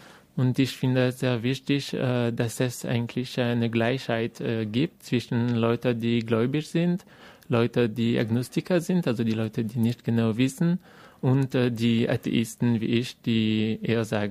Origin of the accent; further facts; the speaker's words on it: France; now in Austria; also versuche ich als Franzose in Österreich zu haben